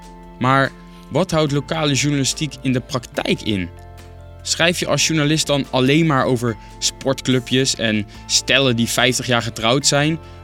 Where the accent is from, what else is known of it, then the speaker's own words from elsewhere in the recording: North Brabant, Netherlands; Ik kan er toch nergens anders beter mee kennis maken dan in mijn geliefde Brabant. De plek waar ik opgroeide en nog altijd veel kom.